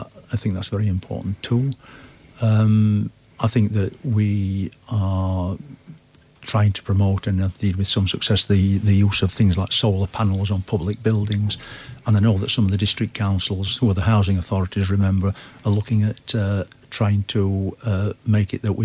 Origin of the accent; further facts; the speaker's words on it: Yorkshire and the Humber, United Kingdom; now in Kent, United Kingdom; I mean, despite being a Yorkshireman, I've lived in Kent for 20 years